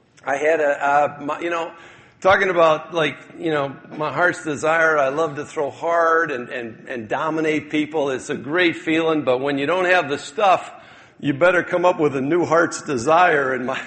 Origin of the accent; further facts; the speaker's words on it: Detroit, Michigan, United States; I grew up in Detroit, signed with the California Angels.